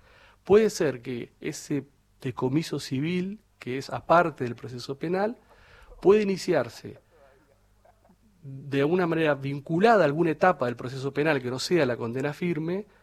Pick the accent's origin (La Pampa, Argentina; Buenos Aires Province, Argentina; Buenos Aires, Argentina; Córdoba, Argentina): La Pampa, Argentina; Soy de La Pampa, sí